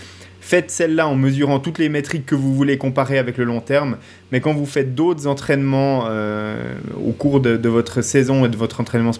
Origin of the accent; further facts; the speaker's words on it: Switzerland; en tant que Suisse, j'ai envie de te dire que notre moyenne, elle est de 4,98